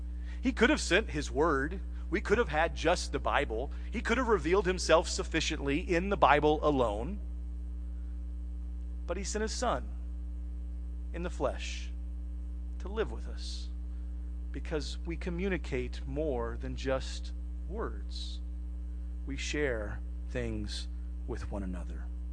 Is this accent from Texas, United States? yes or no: yes; Texas, United States; And I said, no, I'm from Texas.